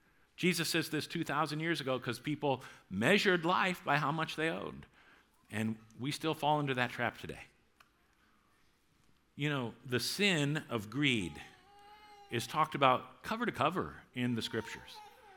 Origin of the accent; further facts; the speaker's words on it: New Providence, Iowa, United States; I grew up in New Providence, Iowa, just about 2 miles north of town on a farm. My two brothers and my mom and me.